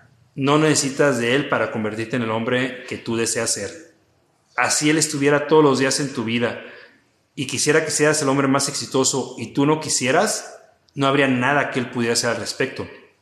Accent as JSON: {"language": "Spanish", "town": "Guadalajara", "region": "Jalisco", "country": "Mexico", "tie": "born or raised there", "said": "estoy en Guadalajara, que es mi ciudad natal, y aquí está mi familia"}